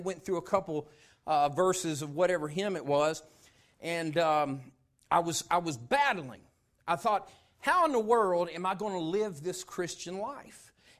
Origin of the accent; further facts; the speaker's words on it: Knoxville, Tennessee, United States; And as I told you, I grew up in East Tennessee, Knoxville, Oak Ridge area.